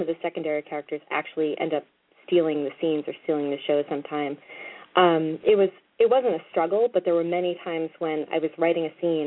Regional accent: New England, United States; I'm from New England, and I actually lived and worked myself on Cape Cod when I was a student

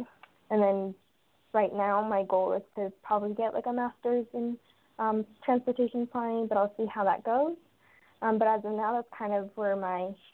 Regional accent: Los Angeles, California, United States; So back to my background, I grew up in Los Angeles. It's a very car-oriented city

